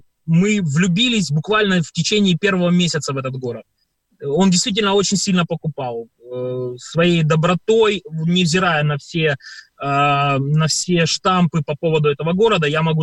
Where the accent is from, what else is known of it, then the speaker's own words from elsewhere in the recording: Chernihiv, Chernihiv Oblast, Ukraine; на самом деле я родом из Чернигова, и это город моей мамы, город, в котором родилась моя мама, и родился я.